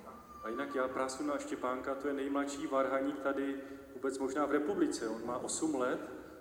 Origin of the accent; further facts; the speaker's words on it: Moravia, Czechia; Oblouvám se, jak jsem ten Moravák, tak mě občas ta čeština dělá problémy.